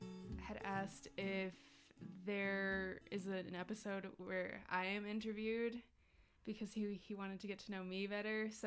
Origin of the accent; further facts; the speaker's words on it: Utah, United States; born there; So I was born in Utah.